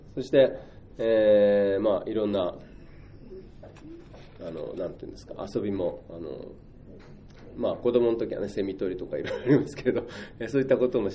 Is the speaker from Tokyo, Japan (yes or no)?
yes; Tokyo, Japan; also born or lived in Kobe; 私は神戸で生まれてね、で、まあ、ほとんど東京育ちですけれど、まあ、故郷といえば神戸かなっていう感じもするわけですね。